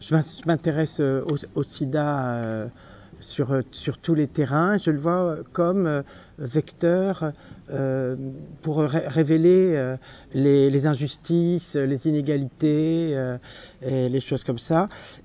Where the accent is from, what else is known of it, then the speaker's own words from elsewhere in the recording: Paris, Île-de-France, France; parce que je suis une Parisienne non-parisianiste